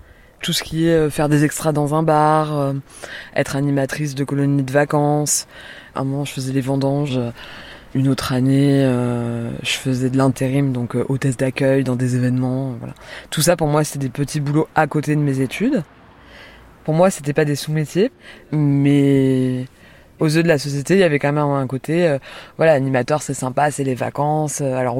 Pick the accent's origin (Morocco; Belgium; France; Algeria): France; Paris, Île-de-France; j'ai 30 ans, je suis née à Paris et j'ai grandi à Paris. J'ai fait toute ma scolarité là-bas.